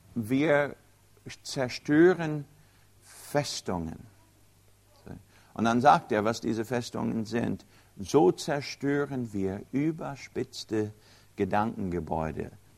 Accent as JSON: {"language": "German", "country": "United States", "said": "Das weiß ich, bin Amerikaner."}